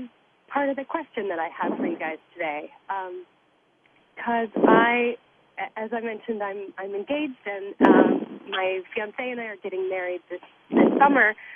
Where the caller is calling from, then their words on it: Brooklyn, New York, United States; Calling from Brooklyn.